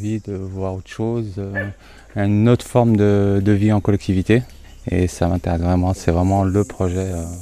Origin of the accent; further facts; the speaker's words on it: Lyon, Auvergne-Rhône-Alpes, France; Je viens de Lyon.